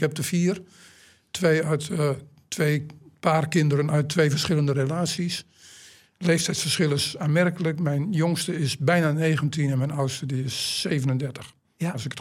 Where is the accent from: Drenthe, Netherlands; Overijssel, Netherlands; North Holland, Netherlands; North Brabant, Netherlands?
Drenthe, Netherlands; Hoogeveen; also born or lived in Weststellingwerf; Hoogeveen, waar ik opgegroeid ben. Ik ben er niet geboren. Ik ben in Westellingwerf geboren. Maar toen ik 1,5 jaar was, gingen mijn ouders naar Hoogeveen.